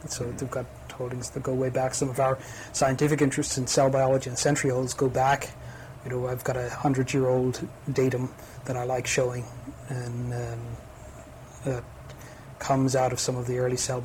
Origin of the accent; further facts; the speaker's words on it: Ireland; she's American, I'm Irish. I did my undergraduate degree in Dublin.